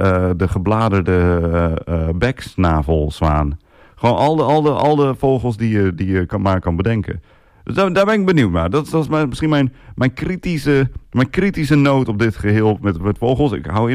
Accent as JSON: {"language": "Dutch", "town": "Assen", "region": "Drenthe", "country": "Netherlands", "said": "ik kom uit Drenthe, dat vertel ik wel eens, Assen Drenthe."}